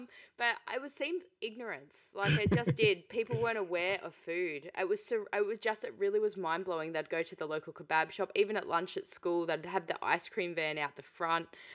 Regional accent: East of England, United Kingdom; I actually grew up in England. I'm from Essex. I keep that pretty quiet.

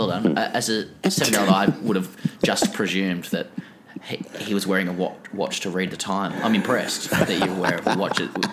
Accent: United States; now in England; As an American living in England

